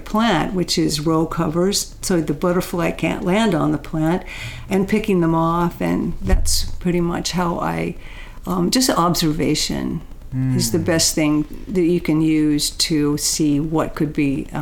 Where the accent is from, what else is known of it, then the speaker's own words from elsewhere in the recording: Oregon, United States; Well, I grew up in Oregon, and as a child, I always came down to the tide pools